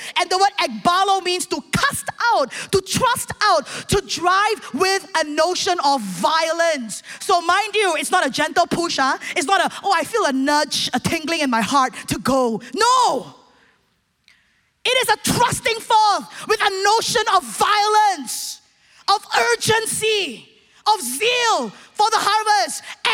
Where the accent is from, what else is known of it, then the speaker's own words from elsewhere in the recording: Singapore; it's one thing to hear from me as a Singaporean who was being sent out to the nations to church plant and do these things